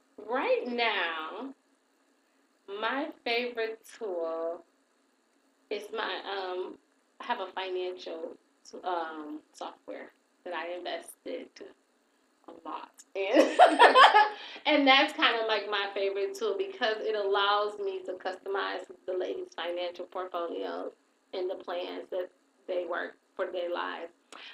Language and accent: English; Saginaw, Michigan, United States; because they're downstate in the Detroit area, because, you know, I'm from Saginaw, mm-hmm. so we have some people in Saginaw